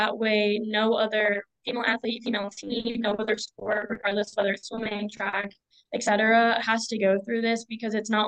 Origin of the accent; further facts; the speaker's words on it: Georgia, United States; I'm from Georgia. Personally, I started swimming there when I was about 5 years old.